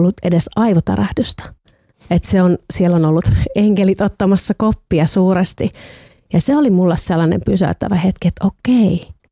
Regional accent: Ostrobothnia, Finland; itse kun mä oon Pohjanmaalta kotoisin, niin meillä on vain Jouppilan vuori, joka on sisään pieni nyppylä

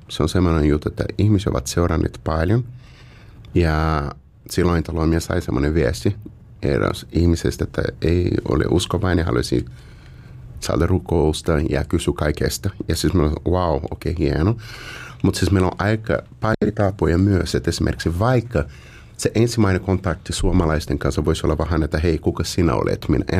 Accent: Brazil; Finnish is a second language; now in Finland; minä olen Brasiliasta kotoisin

